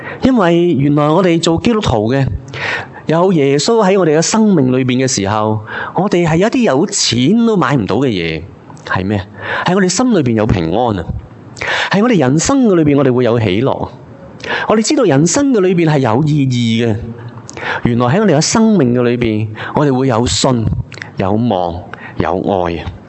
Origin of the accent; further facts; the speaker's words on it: Hong Kong; 尤其是对于我哋香港人嚟讲，我哋好现实嘅，